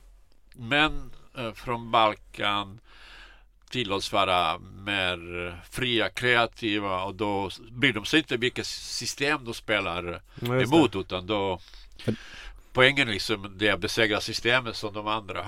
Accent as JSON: {"language": "Swedish", "country": "Kosovo", "said": "det finns egentligen tre landslaget då som Kosovo och där vi kommer ifrån har Kosovo"}